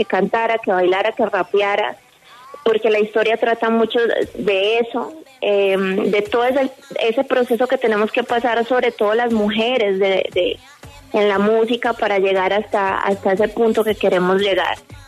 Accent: Colombia; han dado la serie 3 veces en mi país

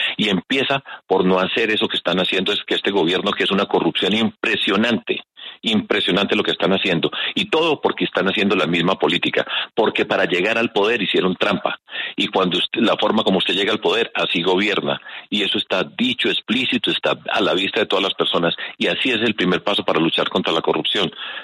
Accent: Medellín, Antioquia, Colombia; en mi tierra, en Medellín

